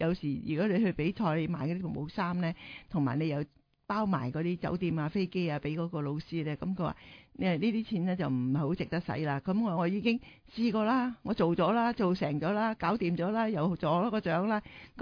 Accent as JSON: {"language": "Cantonese", "country": "China", "said": "我哋中國人咧跳到咁上下階段咧"}